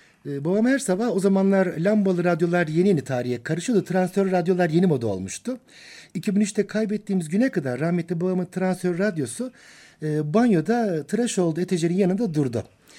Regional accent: Çanakkale, Turkey; born there; 65 Çanakkale doğumluyum.

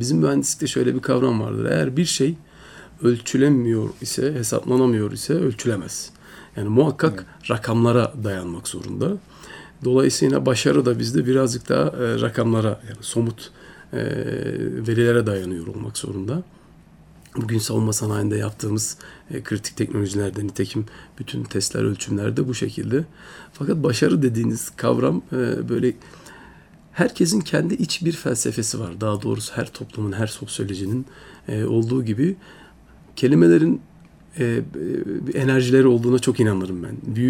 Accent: Istanbul, Turkey; also born or lived in France; Orada da tabii ben dünyaya geliyorum. Ardından 4 yaşındayken İstanbul'a dönüyoruz. İlk öğretim İstanbul'da, ondan sonra da Ankara'da ortaokul, lise, üniversite ve yüksek lisans eğitimlerinin tamamını hala da Ankara'mızda yaşıyoruz.

